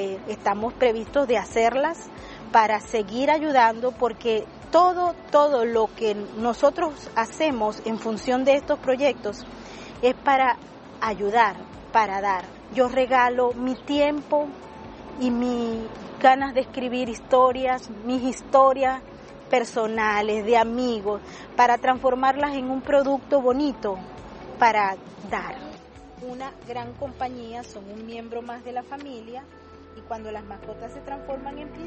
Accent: Venezuela; now in New York, United States; yo soy periodista venezolana residenciada en la ciudad de Nueva York desde hace ya 13 años.

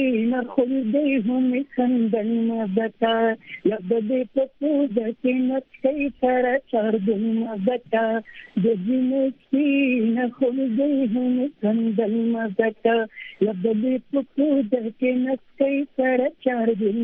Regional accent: Nangarhar, Afghanistan; زه په ننګرهار کې پیدا شوی یم

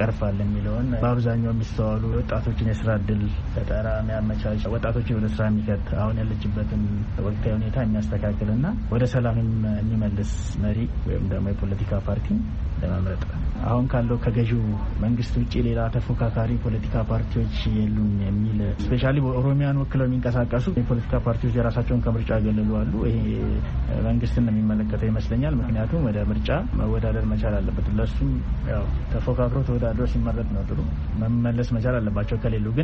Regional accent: Ambo, Oromia, Ethiopia; እዚሁ አምቦ ከተማ ተወልጄ ነው ያደግኩት።

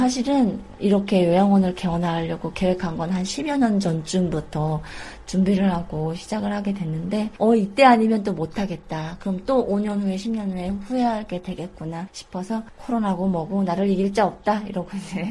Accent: North Korea; 북한에서 오신 저희 고향분들

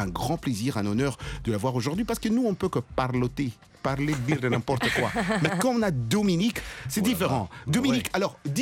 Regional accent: United States; moi, je suis américain.

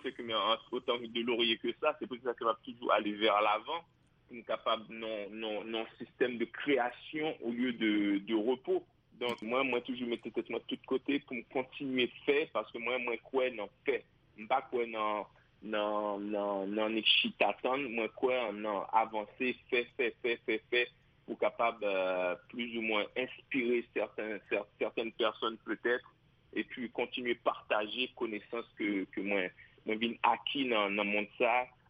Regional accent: Haiti; moi, en tant qu'haïtien, oui, ça t'a frappé, ça t'a dérangé, ça t'a bouleversé

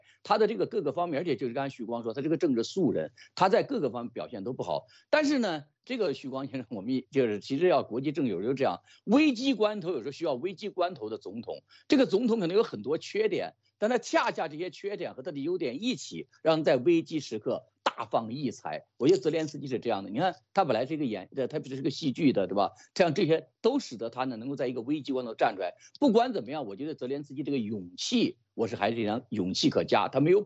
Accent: Beijing, China; 不是北京啊，因为北京我觉得我也来自北京的

